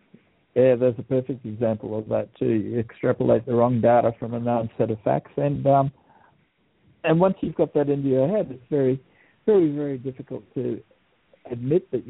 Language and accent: English; Australia; I'm an Aussie.